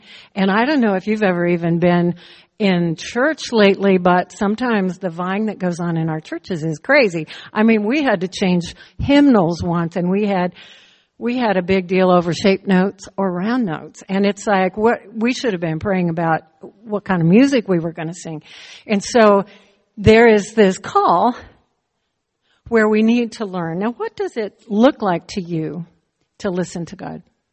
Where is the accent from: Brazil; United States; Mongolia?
United States; Midwest; also born or lived in Minnesota; I grew up in the Midwest, and when my dad would go up yonder, that meant he went up to the warehouse up the street. When I lived in Minnesota, you go up north.